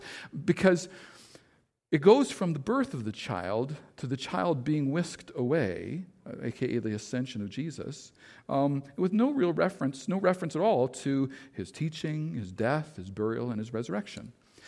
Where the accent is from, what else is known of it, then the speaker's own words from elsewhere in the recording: Canada; I'm Canadian and that moves me.